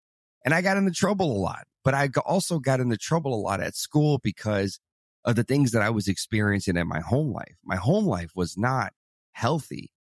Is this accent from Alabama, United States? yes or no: no; Arkansas, United States; I grew up in Arkansas, and there was a thing called capital punishment